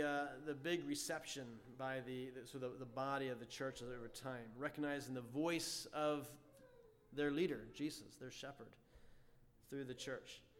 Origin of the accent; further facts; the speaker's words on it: Harrisburg, Pennsylvania, United States; I had a neighbor growing up in Harrisburg.